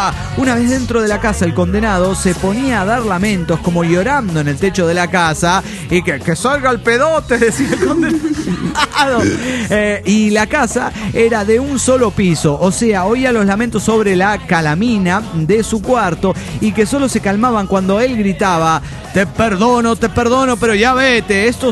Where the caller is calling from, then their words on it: Juliaca, Puno, Peru; Soy el bohemio de Juliaca, Perú.